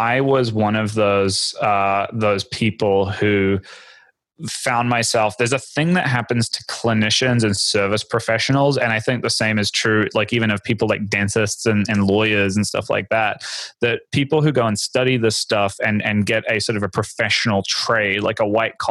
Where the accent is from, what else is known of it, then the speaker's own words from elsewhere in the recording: New Zealand; I'm from New Zealand originally, and when my first business was a brick and mortar psychotherapy practice there.